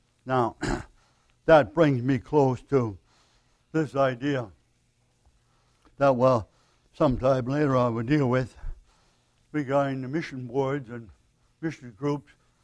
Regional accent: Milwaukee, Wisconsin, United States; Because I'm from Milwaukee and we came here.

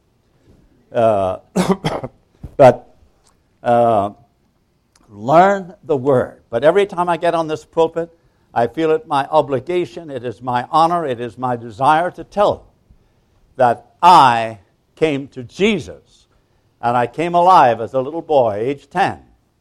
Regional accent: Ireland; being an Irishman and not going by the rules

